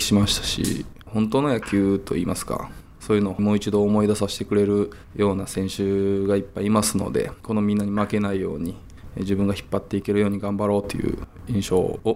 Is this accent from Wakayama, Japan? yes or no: yes; Wakayama, Japan; now in Kashima, Japan; 僕もずっと地元が和歌山になりますので田舎は大好きですし